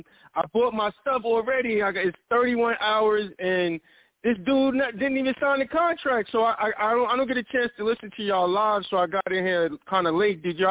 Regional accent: Brooklyn, New York, United States; I went to see him fight Teofimo at the Garden because I'm from Brooklyn, so I saw the fight live

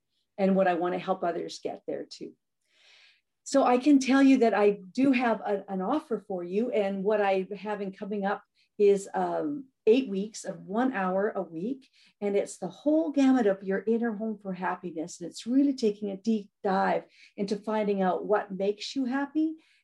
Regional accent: Canada; I'm from Canada, so it's .ca

